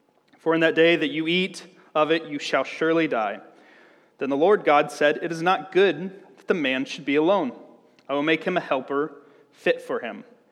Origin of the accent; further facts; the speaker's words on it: Illinois, United States; moved away as an adult; So, yeah, I mean, we moved here in 2017. I grew up in Central Illinois. All my family are Cubs fans